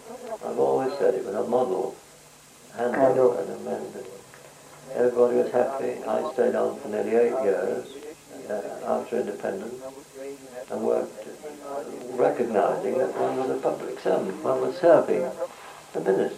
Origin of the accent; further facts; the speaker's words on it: Leeds, Yorkshire and the Humber, United Kingdom; moved away as an adult; I came from Leeds and was appointed A.J. Kunanagala